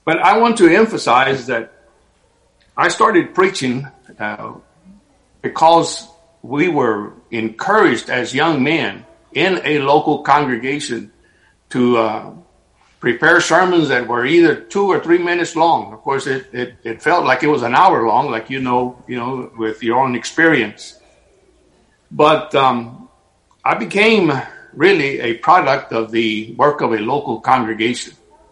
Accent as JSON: {"language": "English", "town": "Sinton", "region": "Texas", "country": "United States", "tie": "born or raised there", "said": "let me tell you that I'm from South Texas. The little town that my wife and I were born in is called Sinton, Texas, S-I-N-T-O-N."}